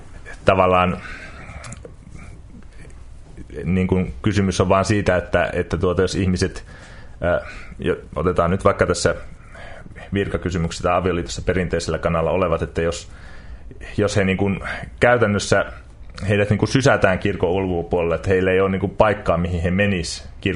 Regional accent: Northern Finland, Finland; sehän on Pohjois-Suomesta kotoisin, että saattaisin ihan hyvin olla kotipaikkakuntani seurakunnassa jäsenenä.

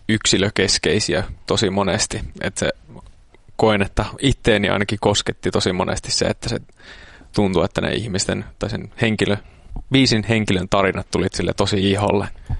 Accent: Oulu, North Ostrobothnia, Finland; kyllä me ollaan oululainen.

